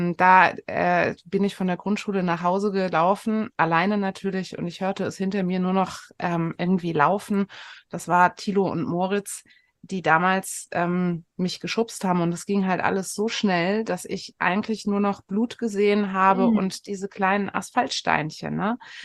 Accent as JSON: {"language": "German", "town": "Frankfurt am Main", "region": "Hesse", "country": "Germany", "tie": "born or raised there", "said": "Also tatsächlich bin ich in Frankfurt am Main groß geworden."}